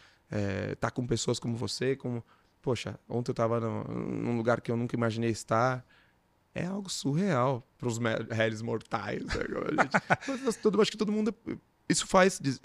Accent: São Paulo, Brazil; Eu vim de Jabaquara. Que é um bairro muito humilde, né? Ali perto de Adema e tudo mais.

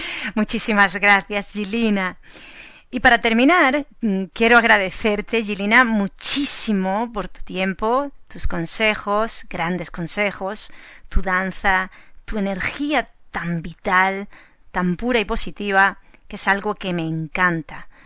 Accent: Almería, Andalusia, Spain; No, yo soy de Almería, en el sur de España, en Andalucía, el sur.

